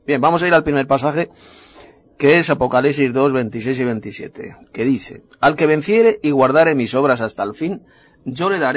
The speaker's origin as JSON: {"language": "Spanish", "town": "Madrid", "region": "Community of Madrid", "country": "Spain", "said": "de Madrid, España."}